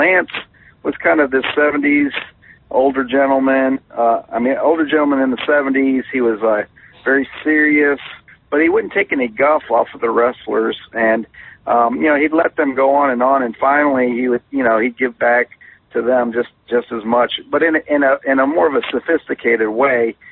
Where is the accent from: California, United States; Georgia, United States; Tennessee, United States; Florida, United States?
Tennessee, United States; Memphis; I grew up here in Memphis in the 70s. I moved here in 74